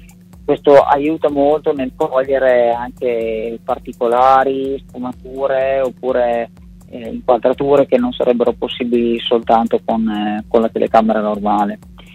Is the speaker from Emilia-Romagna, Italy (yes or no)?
yes; Emilia-Romagna, Italy; soprattutto dalle mie parti nella provincia di Modena